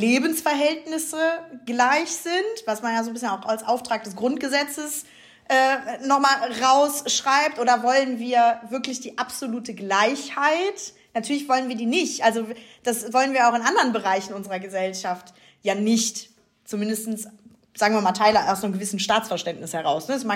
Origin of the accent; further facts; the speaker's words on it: West Germany, Germany; ich habe noch nie quasi erstens das Bewusstsein verspürt zu sagen, ich komme aus Westdeutschland.